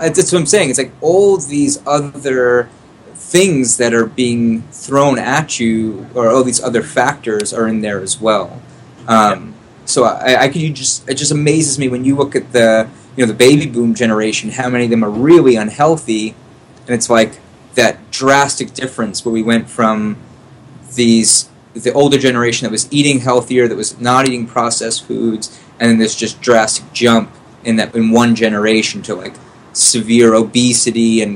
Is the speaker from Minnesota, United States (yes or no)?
no; New York, United States; But what I'm going to say is that I smoke, and I grew up in New York, highly polluted.